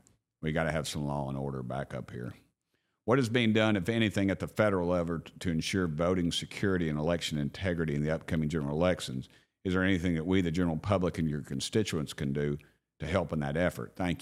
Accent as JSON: {"language": "English", "town": "Knoxville", "region": "Tennessee", "country": "United States", "tie": "born or raised there", "said": "and I grew up in Knoxville, Tennessee"}